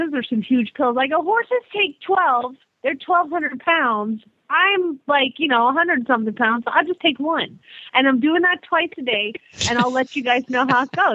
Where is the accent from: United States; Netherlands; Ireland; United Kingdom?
United States; Phoenix, Arizona; from Phoenix, Arizona